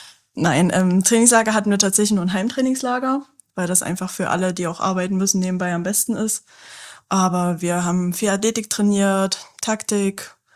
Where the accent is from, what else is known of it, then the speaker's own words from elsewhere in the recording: Chemnitz, Saxony, Germany; now in Halle, Germany; Nein, ich komme aus Chemnitz.